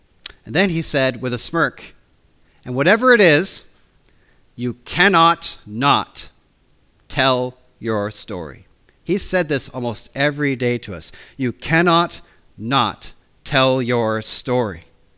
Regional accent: Washington, United States; now in Kemnay, United Kingdom; I'm from Washington State, in the United States, not the crazy Washington, but the other Washington.

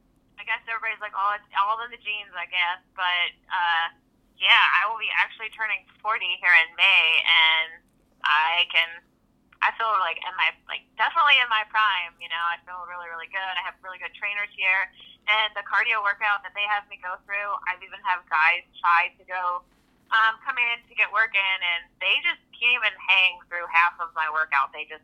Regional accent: Canton, Ohio, United States; I grew up in Canton, Ohio, and now I currently train in New Philly.

